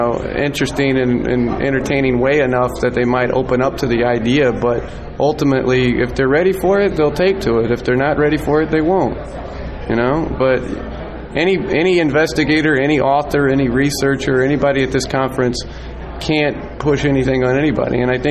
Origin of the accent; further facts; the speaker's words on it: Austin, Texas, United States; I came from Austin, Texas, basically, to come out to Conspiracy